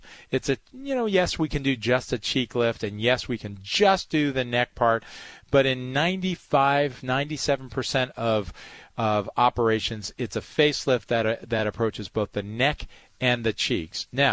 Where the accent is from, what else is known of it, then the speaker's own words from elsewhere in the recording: Highland Falls, New York, United States; So you know, I grew up in Highland Falls, New York, upstate, 50 miles north of the city.